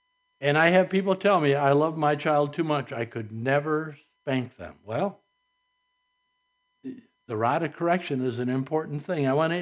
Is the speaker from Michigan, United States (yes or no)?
yes; Saginaw, Michigan, United States; Well, we grew up in Saginaw.